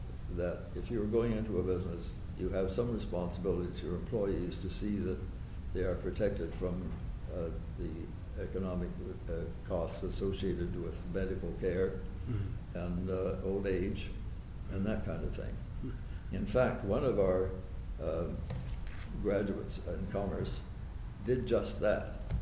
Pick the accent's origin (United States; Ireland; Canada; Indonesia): Canada; I took French for several years, for example, beyond the required time, thinking that I would, as a Canadian, should have it